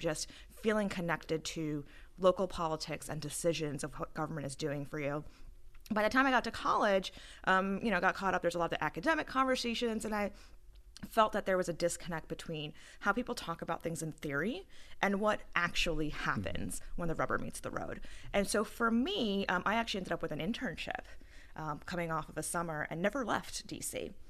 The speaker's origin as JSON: {"language": "English", "town": "Staten Island", "region": "New York", "country": "United States", "tie": "born or raised there", "said": "And my hometown, Staten Island, lost 50% of the first responders on the island because they went immediately to help in Manhattan."}